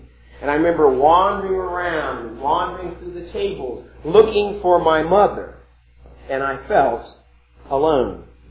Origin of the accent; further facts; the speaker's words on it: Columbus, Ohio, United States; as a child of about 5, I grew up in Columbus, and my mother took me downtown to go shopping at Lazarus.